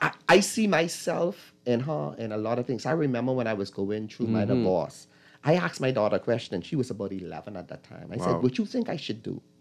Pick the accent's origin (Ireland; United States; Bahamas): Bahamas; Mason's Addition, New Providence; I grew up right in Mason Edition.